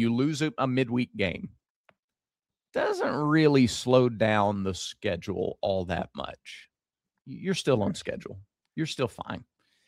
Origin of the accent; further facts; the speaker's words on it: Piedmont, Alabama, United States; Zach, the house I grew up in on Main Street in Piedmont, Alabama, we didn't have but one bathroom.